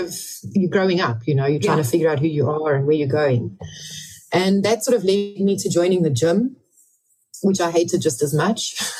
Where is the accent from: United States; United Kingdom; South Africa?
United Kingdom; England; I'm English by birth. My husband is Afrikaans, so we speak both languages at home.